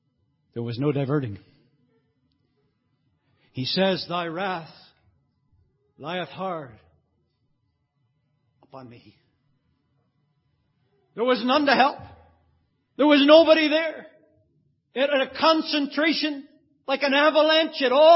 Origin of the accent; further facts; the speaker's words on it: United States; I'm from the States, forgive me.